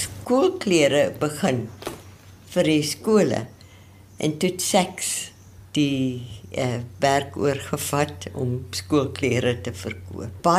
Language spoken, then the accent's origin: Afrikaans; Transvaal, South Africa; also born or lived in Free State; now in Durbanville, South Africa; Ek het oorals geblei. Ek is in die Vrystaat gebore. Ek het Transvaal skool gegaan.